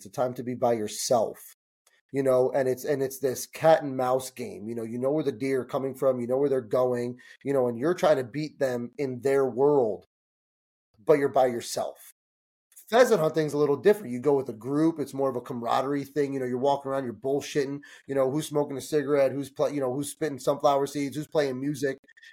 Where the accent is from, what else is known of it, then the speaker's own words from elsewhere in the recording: New Jersey, United States; we grew up in New Jersey. And where we grew up in Jersey, I don't know if you're familiar with like the East Coast, New York area at all.